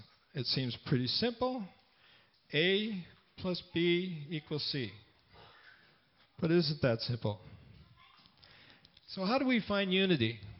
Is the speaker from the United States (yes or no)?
no; Winnipeg, Manitoba, Canada; I said, I'm from Winnipeg.